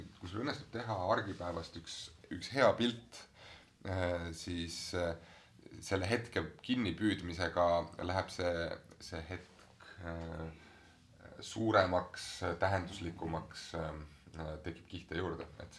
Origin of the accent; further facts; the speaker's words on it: Tartu, Tartu County, Estonia; Ma sündisin ja kasvasin Anne linnas.